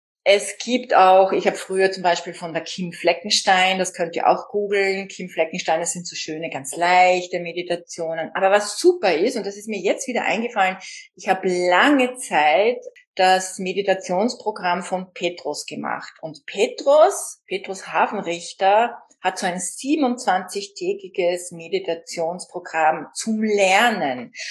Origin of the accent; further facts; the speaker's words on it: Vienna, Austria; Und bei uns in Österreich schon gar nicht. Und in Wien.